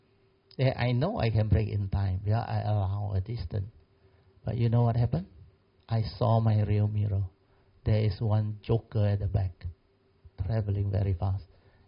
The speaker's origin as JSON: {"language": "English", "town": "Alor Setar", "region": "Kedah", "country": "Malaysia", "tie": "born or raised there", "said": "And my hometown is in Alostar. So that time, I have to travel from Alostar to Penang every week."}